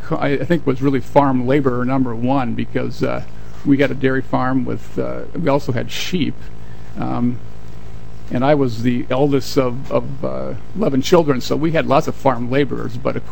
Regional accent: Minnesota, United States; now in St. Paul, United States; I grew up in Morrison County in central Minnesota on this farm, and I live currently in St. Paul on an old city street.

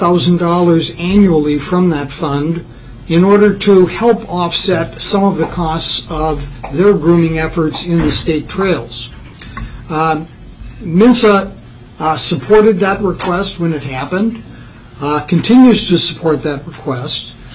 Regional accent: Farming Township, Minnesota, United States; I hail from Farming Township in beautiful Stearns County.

